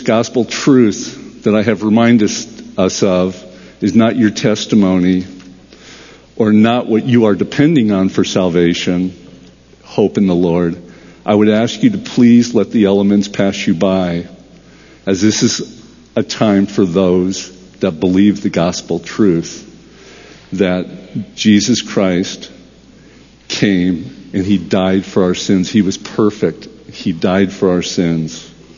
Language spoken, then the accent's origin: English; United States; born there; I believed I was saved because I belonged to a particular church, and I was born in the United States.